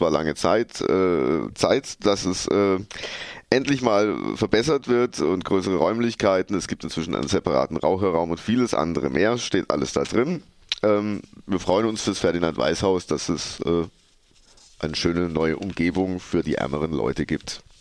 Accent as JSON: {"language": "German", "region": "Baden-Württemberg", "country": "Germany", "tie": "born or raised there", "said": "ich bin in der Nähe von Heidersheim aufgewachsen, 10 Kilometer maximal weg. Für mich war das immer so ein Kaff, völlig unbedeutend."}